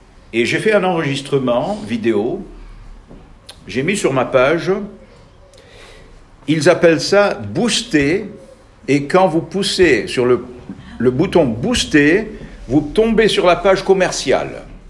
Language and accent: French; Algeria; born there; je suis né en Algérie